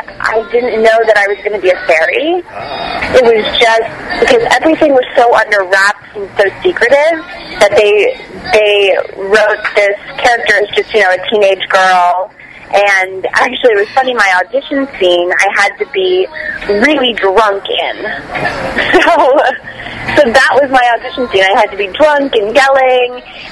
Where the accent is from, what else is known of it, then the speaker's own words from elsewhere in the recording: Bethlehem, Pennsylvania, United States; I'm from Bethlehem, Pennsylvania.